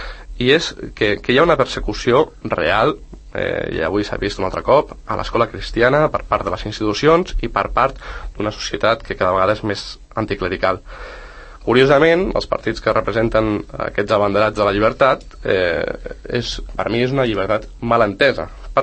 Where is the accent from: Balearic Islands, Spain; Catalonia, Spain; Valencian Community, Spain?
Catalonia, Spain